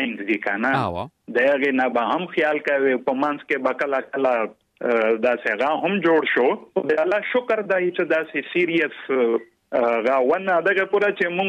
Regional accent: Islamabad, Islamabad Capital Territory, Pakistan; also born or lived in South Waziristan; زه د جنوبي وزیرستان لادا تحصیل دی، دا سره تعلق لرم. خو بس دا دی چې پلار مو سرکاري افسر و، نو په اسلام آباد کې و، نو ژوند هم ډیر په اسلام آباد کې تیر دی

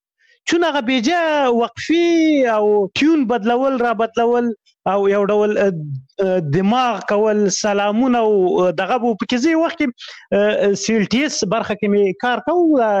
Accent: Khyber Pakhtunkhwa, Pakistan; په شمشتو کې تیر کړی. شمشتوی مهاجرینو کمپوس هغه دی

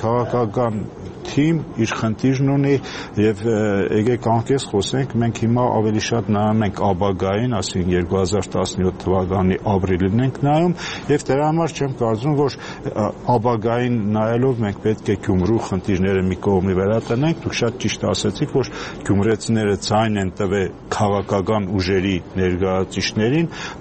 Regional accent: Gyumri, Shirak, Armenia; բայց ես ինքս որպես գյումրեցի, մենք քաղաքական տարբեր հարտակներում մեր ընկերների հետ միշտ եղել ենք

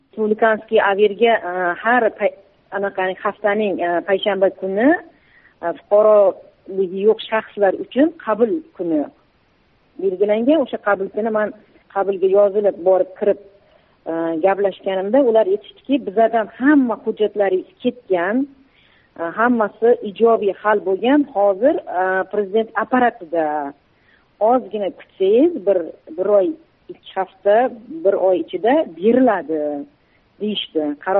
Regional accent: Kazakhstan; moved away; o'zim tug'ilib o'sgan yurtimga bora olmayman. Borishim uchun ana Qozog'iston Respublikasining posolstvosiga borib, viza ochishim kerak.

